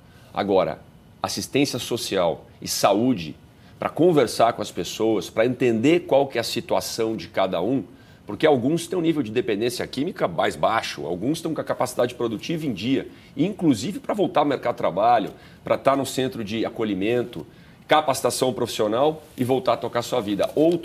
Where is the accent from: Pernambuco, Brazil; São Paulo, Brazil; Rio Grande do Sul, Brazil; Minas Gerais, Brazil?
São Paulo, Brazil; São Bernardo do Campo; now in São Paulo, Brazil; porque eu nasci em São Bernardo do Campo, sou batateiro, estudei em Santo André, e vim do ABC para São Paulo trabalhar